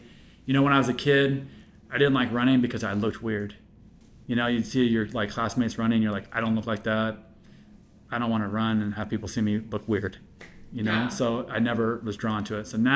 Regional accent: Kansas City, Missouri, United States; And I'm from the Midwest, super raised in like a super conservative family. You know, like in Kansas City, Missouri

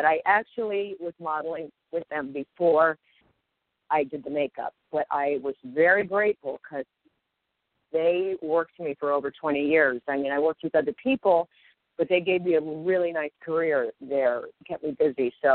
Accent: Norfolk, Virginia, United States; born there; But I was born in Norfolk, which is, where most people were stationed back then

